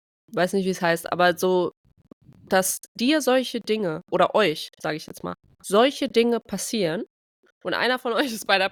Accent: Trier, Rhineland-Palatinate, Germany; Kein Wunder, dass bei uns zu Hause in Trier Hochwasser war.

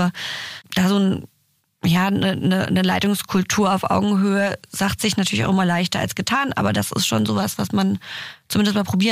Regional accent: Blaustein-Herrlingen, Baden-Württemberg, Germany; ich bin in Blaustein-Herlingen aufgewachsen und war hier am Humboldt in der Schule.

